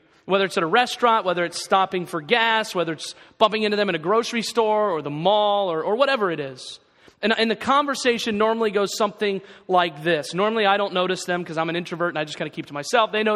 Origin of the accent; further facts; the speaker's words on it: Ohio, United States; now in Schoharie County, United States; I'm from Northwest Ohio. I'm very proud of where I grew up at.